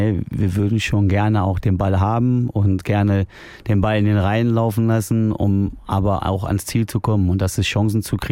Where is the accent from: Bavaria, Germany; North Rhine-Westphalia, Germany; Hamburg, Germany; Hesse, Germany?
North Rhine-Westphalia, Germany; Cologne; 1. FC Köln war halt so mein Heimatverein. Ich bin halt gebürtiger Kölner.